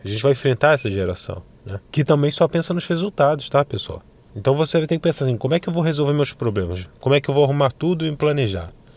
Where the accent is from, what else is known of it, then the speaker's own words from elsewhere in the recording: Brazil; Ainda mais eu que sou brasileiro, moro no Rio de Janeiro, né?